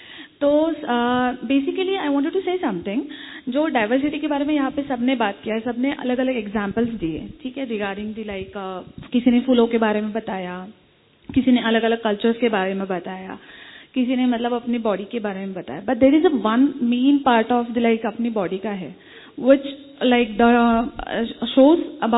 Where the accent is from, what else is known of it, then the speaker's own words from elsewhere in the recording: Mumbai, Maharashtra, India; मुंबई से आई हूँ।